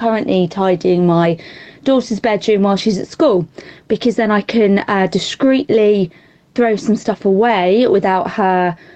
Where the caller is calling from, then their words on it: Dorking, South East England, United Kingdom; I'm messaging you from Dorking in Surrey.